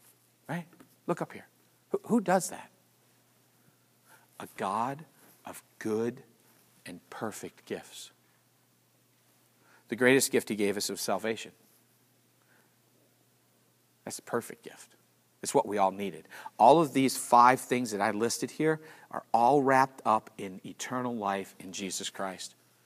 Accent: United States; I'm an American. I was never a slave.

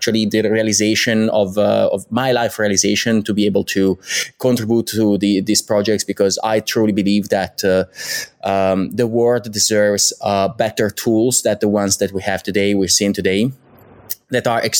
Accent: Italy; English is a second language; I'm Italian. Guess you can hear that from my accent.

